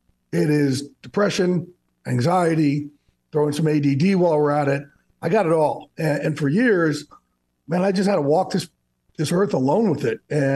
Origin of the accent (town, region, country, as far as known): New Jersey, United States